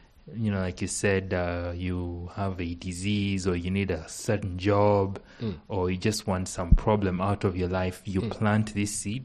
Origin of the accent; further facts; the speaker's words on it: Kenya; Back in Kenya, they have something called planting a seed.